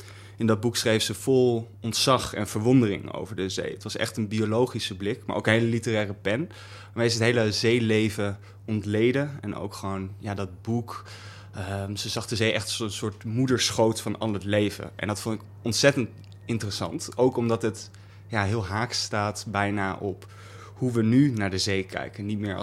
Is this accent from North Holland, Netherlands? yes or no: no; Apeldoorn, Gelderland, Netherlands; Apeldoorn